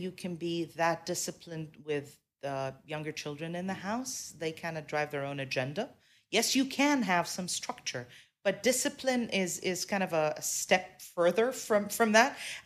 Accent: Tanzania; also born or lived in Kuwait / London, United Kingdom / Switzerland; So I grew up in Tanzania, Kuwait, London.

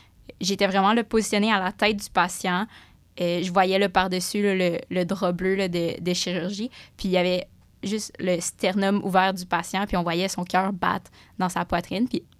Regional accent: Saint-Hyacinthe, Quebec, Canada; J'ai fait mon secondaire à l'École d'éducation internationale à McMaster, puis mon cégep, c'était juste le cégep le plus proche de chez moi, à Saint-Hyacinthe.

